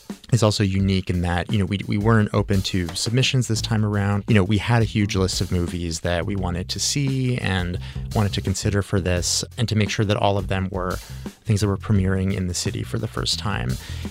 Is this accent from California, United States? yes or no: yes; Los Angeles, California, United States; Well, I'm from Los Angeles. I grew up here. I went to the movies almost every week with my parents.